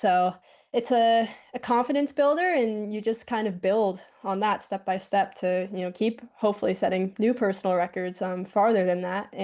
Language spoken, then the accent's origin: English; Madison, Wisconsin, United States; Wisconsin is where it all began for me. I'm born and raised in Madison. I learned how to ski here in Wisconsin.